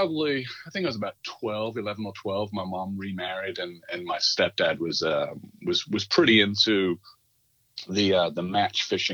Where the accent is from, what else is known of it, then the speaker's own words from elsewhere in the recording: Birmingham, West Midlands, United Kingdom; I'm from Birmingham originally, just outside of Birmingham.